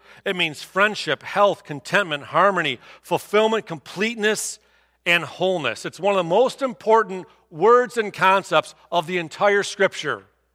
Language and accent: English; Clinton Township, United States; hang out at her old house where Doug and I grew up over in Clinton Township